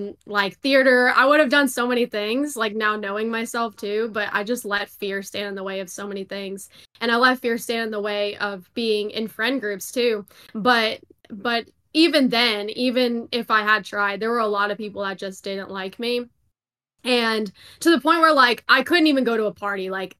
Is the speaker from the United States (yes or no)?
yes; Long Island, New York, United States; So I grew up in Long Island, New York, and then one day my parents came in and they were like, "We're gonna move to Arizona."